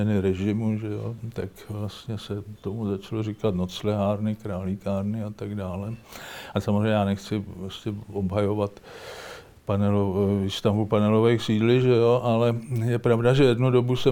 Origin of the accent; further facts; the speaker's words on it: Prague, Czechia; Já jsem prostě z Vinohrad